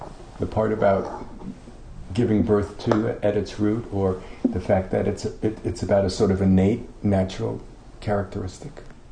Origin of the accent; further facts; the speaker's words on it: New York City, New York, United States; When I grew up in New York City, we had, you know, five boroughs, a lot of people living there